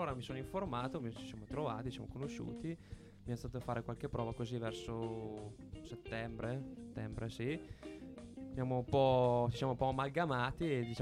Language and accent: Italian; Luzzara, Emilia-Romagna, Italy; un abbreviativo di un nomignolo, diciamo così, di Luzzara, mio paese d'origine.